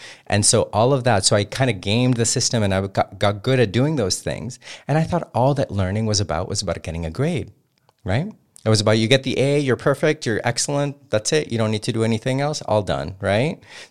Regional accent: Karachi, Sindh, Pakistan; also born or lived in Mauritius / France; I was born in Mauritius. I was in Pakistan for a little bit. Then I moved to France at age 6 to 12. And then at 12, I came back to Pakistan. And I was in Karachi and I was in high school there.

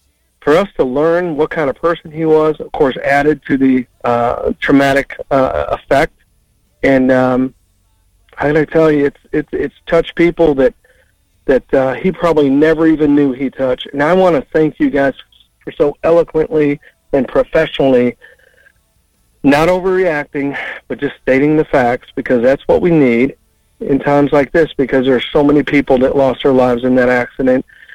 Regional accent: Chicago, Illinois, United States; I'm born and raised in Chicago.

